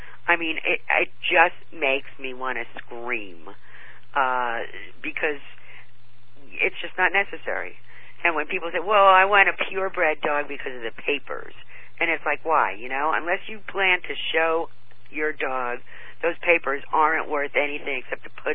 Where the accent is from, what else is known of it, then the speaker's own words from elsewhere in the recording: New Jersey, United States; moved away as an adult; now in Los Angeles, United States; starting from growing up in New Jersey.